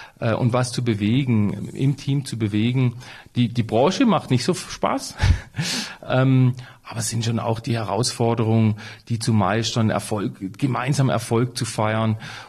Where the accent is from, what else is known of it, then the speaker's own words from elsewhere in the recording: Waldhaus, Baden-Württemberg, Germany; Ich bin ja hier aufgewachsen in Waldhaus.